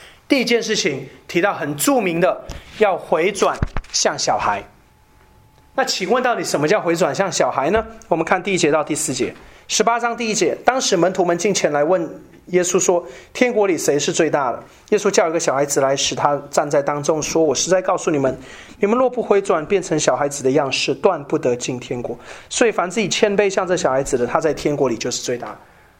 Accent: Malaysia; 像我在马来西亚长大，我不知道其他地方华人怎么样。我在马来西亚长大，

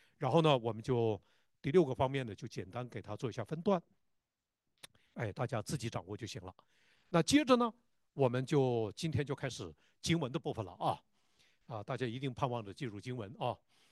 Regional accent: Northeast China, China; 就像我们东北人说的，东北人说话似的

